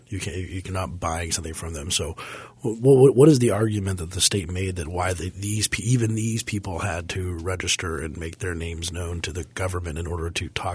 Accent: Parker, Colorado, United States; You've worked on some cases dealing with actually my hometown of Parker, Colorado.

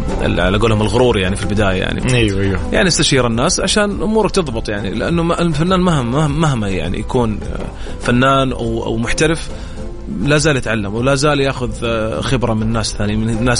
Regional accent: Saudi Arabia; احنا الان مركزين يعني كسعوديين او فنانين سعوديين

